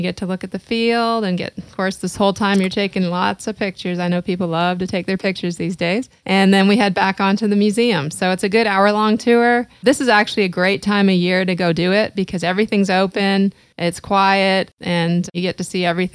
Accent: Canada; I'm Canadian.

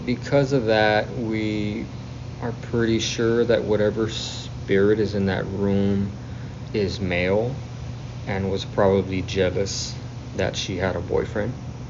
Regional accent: Texas, United States; I'm from South Texas.

